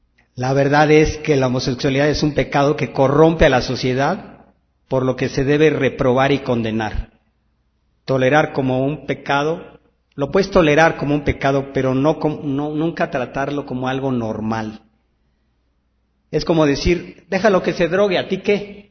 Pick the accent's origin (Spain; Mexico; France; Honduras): Mexico; como mexicanos oponernos a estas propuestas pervertidas.